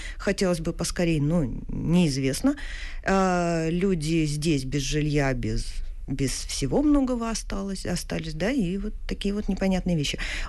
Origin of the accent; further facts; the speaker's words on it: Luhansk, Luhansk Oblast, Ukraine; moved away; сейчас в Луганске, откуда вы приехали, откуда я приехала, человек продает квартиру.